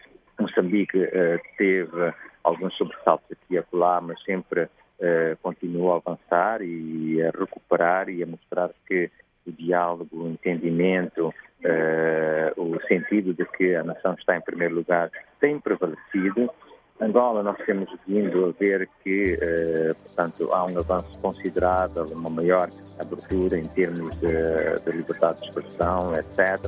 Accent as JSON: {"language": "Portuguese", "country": "Guinea-Bissau", "said": "é o meu país, mas eu tenho muita fé, como eu sempre digo, no povo guineense, na minha terra, na Guiné-Bissau"}